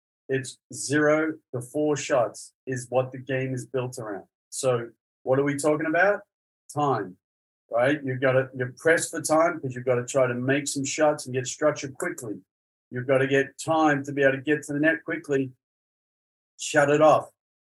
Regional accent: Australia; As an Aussie, it's all we know.

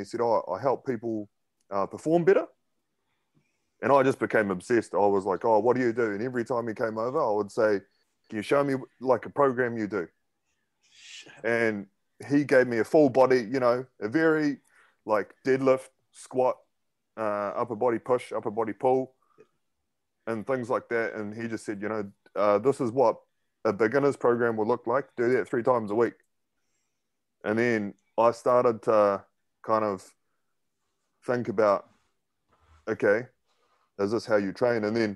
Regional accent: Christchurch, Canterbury, New Zealand; also born or lived in Japan; So I'm half Scouser, half Japanese. Christchurch raised with a Welsh first name, a Japanese middle name, and an Irish last name.

